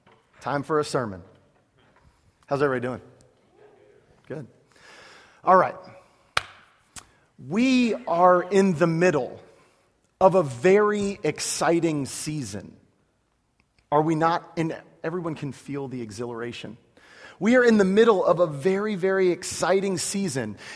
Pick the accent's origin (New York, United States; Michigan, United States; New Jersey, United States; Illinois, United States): Illinois, United States; Chicago; When I was like 10 years old, I grew up in Chicago, and in Chicago you get lots of snow.